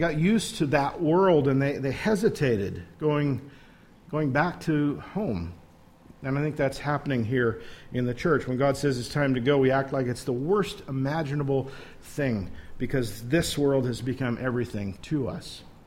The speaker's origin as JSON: {"language": "English", "town": "Wichita", "region": "Kansas", "country": "United States", "tie": "born or raised there", "also_born_or_lived": "Newton / Hesston", "said": "I was born in Newton. My first about 6 months, give or take, I lived on the south end of Main Street in Heston. We moved to Wichita after that."}